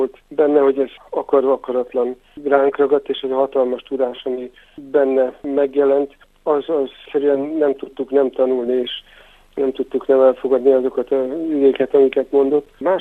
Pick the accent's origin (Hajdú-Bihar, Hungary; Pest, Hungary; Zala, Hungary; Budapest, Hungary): Hajdú-Bihar, Hungary; Debrecen és Tiszafüred között legtöbben úgy ismerik, hogy a Tiszató, és Debrecen pedig hát nincs tőlünk messze.